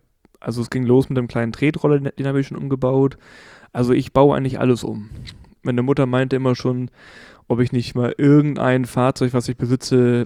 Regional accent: Hamburg, Germany; Also aufgewachsen bin ich in Hamburg City, wohne jetzt am Rand von Hamburg, in Hamburgs Osten. Ja, wohne da jetzt seit 10 Jahren

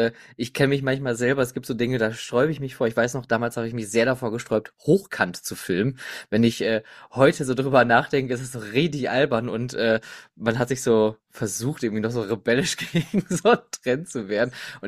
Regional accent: Oberhausen, North Rhine-Westphalia, Germany; Gerade zuletzt in meiner Heimatstadt Oberhausen wurde unser Hallenbad erneuert, das Stärkrader Hallenbad, in dem ich vor 100 Jahren mal schwimmen gelernt habe.

